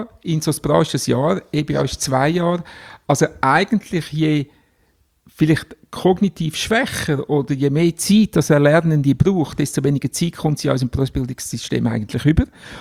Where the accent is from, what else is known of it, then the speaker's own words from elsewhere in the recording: Glarus, Switzerland; wieder zurück ins Glarnerland, wo ich aufgewachsen bin